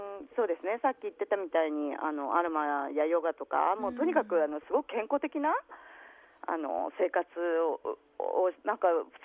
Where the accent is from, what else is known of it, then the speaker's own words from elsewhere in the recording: Yokohama, Kanagawa, Japan; also born or lived in Tokyo; 私は横浜育ちで大人になってからもずっと東京に暮らしてたのでね、